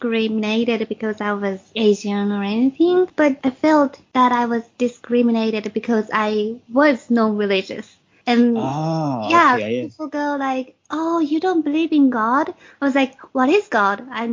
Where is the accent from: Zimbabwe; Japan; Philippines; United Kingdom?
Japan; English is a second language; also born or lived in United States; I was born and raised in Japan, and I studied abroad in America when I was in high school.